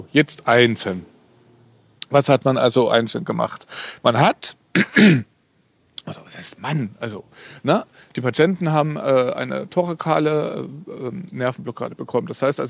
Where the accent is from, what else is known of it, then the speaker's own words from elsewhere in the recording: Ilmenau, Thuringia, Germany; Ich bin übrigens hier in Thüringen, ja. Meine alte Heimat Ilmenau, stehe auch vorm Hotel